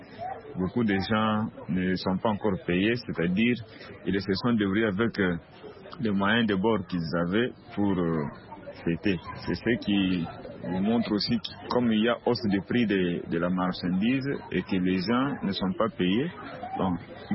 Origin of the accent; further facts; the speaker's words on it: Kinshasa, DR Congo; Nous avons fêté chez nous en République démocratique du Congo, à Kinshasa, la capitale.